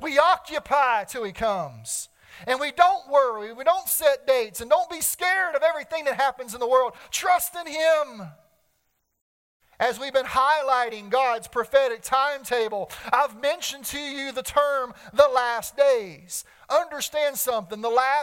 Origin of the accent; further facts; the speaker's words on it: Winston-Salem, North Carolina, United States; When I was a little boy, growing up in Winston-Salem, North Carolina, I followed the Winston Cup Series, NASCAR racing.